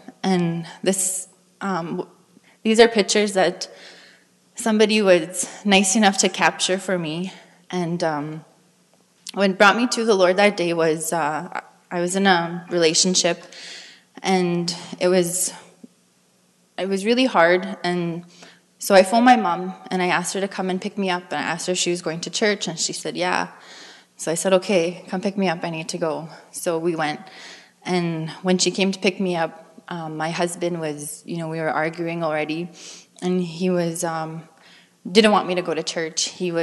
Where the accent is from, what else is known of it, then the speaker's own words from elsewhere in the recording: Fairford First Nation, Manitoba, Canada; I am from Fairford First Nation, where Marty is from as well, so it's nice to see some familiar face.